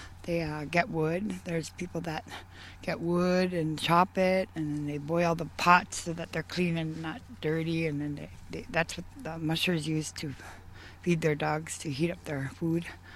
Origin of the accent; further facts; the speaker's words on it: Kotzebue, Alaska, United States; In Kotzebue. I was born and raised in Kotzebue. And my husband's here from Ambler. So I ended up here. Been up here like 12 years now.